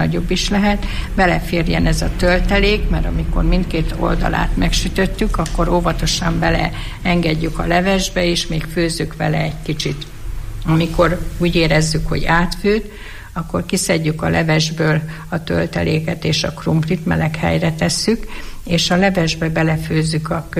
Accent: Szuhakálló, Borsod-Abaúj-Zemplén, Hungary; born there; Szuhakálóban az én szülőfalumban aszalt almából, körtéből készült a susinka leves.

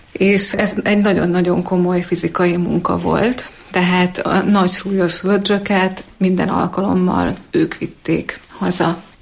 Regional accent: Szendrő, Borsod-Abaúj-Zemplén, Hungary

